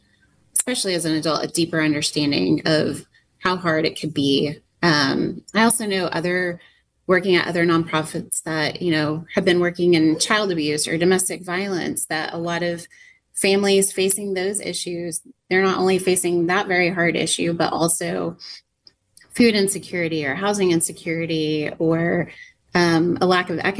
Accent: Grapevine, Texas, United States; now in Sunnyvale, United States; I grew up in Grapevine and then have spent most of my adult in the East Dallas area and now proud to live in Sunnyvale

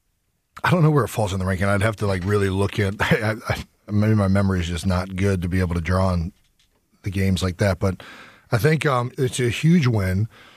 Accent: Cleveland, Ohio, United States; probably it's because I'm from Cleveland, I think of the AFC North

